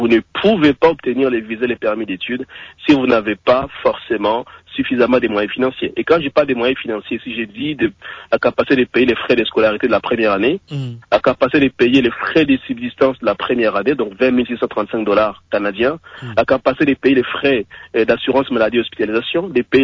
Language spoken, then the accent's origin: French; Uvira, South Kivu, DR Congo; j'ai étudié au Congo, je suis originaire de l'Est du pays, à Uvira plus précisément, donc j'ai fait l'essentiel de mes études là-bas.